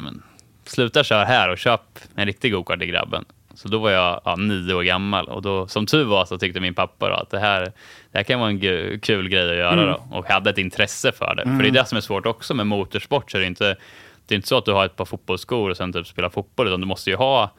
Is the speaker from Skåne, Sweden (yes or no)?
no; Kumla, Örebro County, Sweden; Så då hann jag hem och träffa morsan och farsan. De håller faktiskt på, de har precis sålt vårt familjehem där vi har bott i 30 år